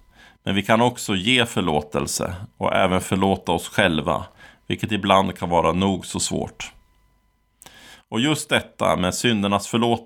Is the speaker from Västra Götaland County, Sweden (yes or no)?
no; Västerås, Västmanland County, Sweden; när jag var barn på Spikvällsgatan i Västerås.